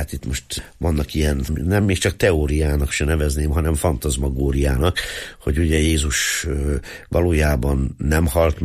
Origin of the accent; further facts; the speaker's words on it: Zagyvaszentjakab, Nógrád, Hungary; én Zagyva Szent Jakabról származom